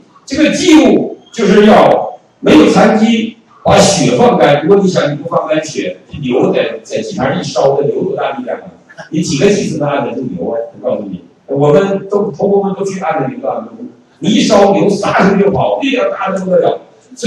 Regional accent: United States; 你像我们美国人爱烤 barbecue

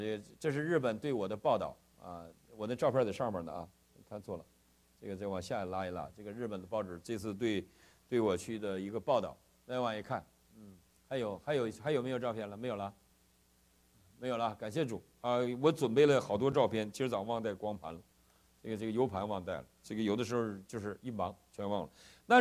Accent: China; born there; 感谢主让我们生在中国

